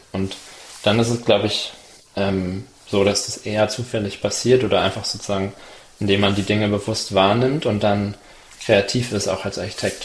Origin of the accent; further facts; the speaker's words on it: Werder, Brandenburg, Germany; moved away as an adult; war ein Projekt in Werder, in meiner Heimatstadt, wo ich gewohnt habe, bevor ich nach Zürich gezogen bin zum Studieren.